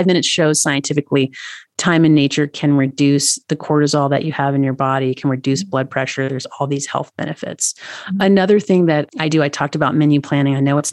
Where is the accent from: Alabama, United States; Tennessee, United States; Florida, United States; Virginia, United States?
Tennessee, United States; now in Montana, United States; I live in Montana. Mm-hmm. I'm from Tennessee. My uncle was a taxidermist.